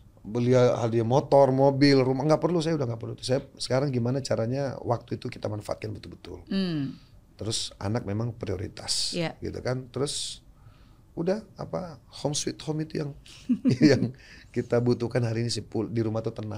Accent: Makassar, South Sulawesi, Indonesia; now in Jakarta, Indonesia; Saya orang Bugis, Makassar asli.

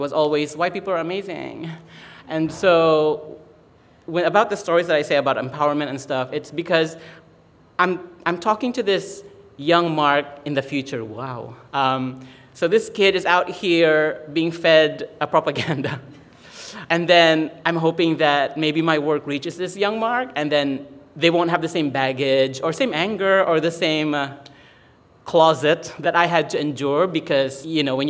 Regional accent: Philippines; it made me think of myself as a Filipino as being like backwards. I was like, oh, the Philippines is so backward

